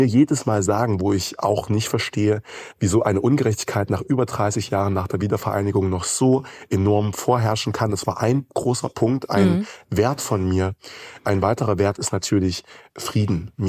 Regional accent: Jena, Thuringia, Germany; ich bin noch 17 Jahre alt, komme aus dem wunderschönen Jena, bin hier geboren und aufgewachsen in Thüringen

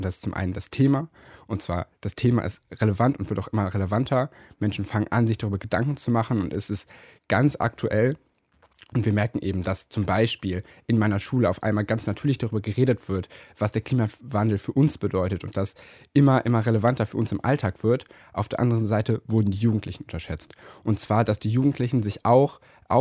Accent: Göttingen, Lower Saxony, Germany; das könnte man ja mal in Göttingen machen, in meiner Heimatstadt

